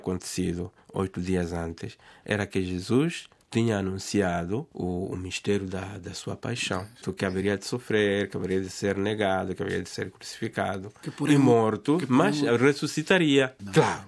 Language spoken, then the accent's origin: Portuguese; Mozambique; quando recordo a minha língua materna, Moçambique